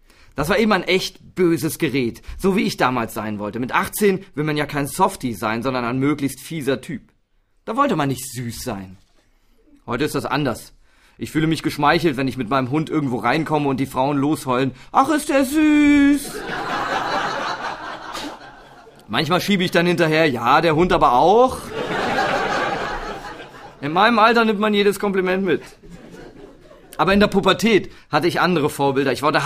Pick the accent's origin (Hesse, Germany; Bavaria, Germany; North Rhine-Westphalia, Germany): Hesse, Germany; Ich bin in einem Ort aufgewachsen am Rande des Taunus, 20 Kilometer von Frankfurt am Main entfernt. Ein Vorort also.